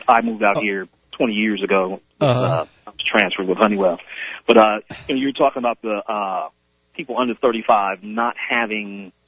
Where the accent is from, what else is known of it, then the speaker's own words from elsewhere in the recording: New York, United States; also born or lived in Western Pennsylvania / Atlanta; Actually, I was born in Western Pennsylvania, grew up in Western New York. I've lived in Atlanta, so I know what you were talking about Atlanta.